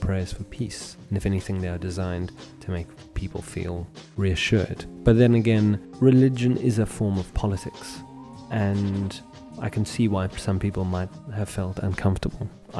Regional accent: South Africa; my experience growing up in South Africa. As a white male growing up in South Africa

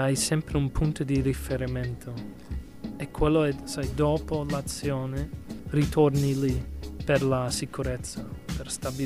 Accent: United States; Italian is a second language; now in Italy; sono un americano che ha vissuto solo 5 anni in America.

